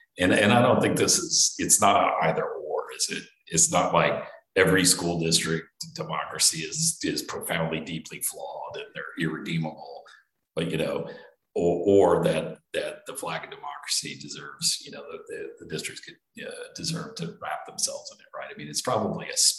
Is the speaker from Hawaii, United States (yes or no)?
no; Texas, United States; You know, I was born and raised in Texas.